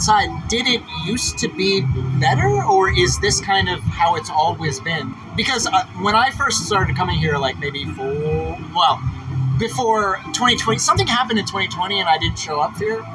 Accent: Montreal, Quebec, Canada; I'm down, obviously, for South by Southwest. I'm from Montreal.

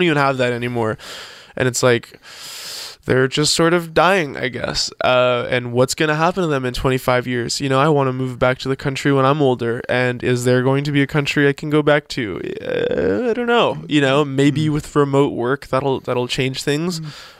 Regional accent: Canada; it feels weird to go there as a Canadian

